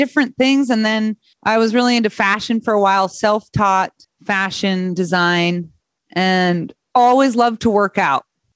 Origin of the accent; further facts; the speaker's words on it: Vermont, United States; I grew up in Vermont, out in the woods.